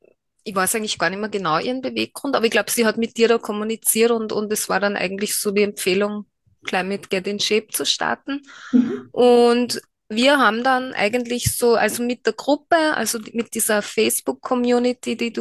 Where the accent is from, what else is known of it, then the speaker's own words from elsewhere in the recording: Upper Austria, Austria; ich komme aus Oberösterreich. Ich bin im September werde ich 49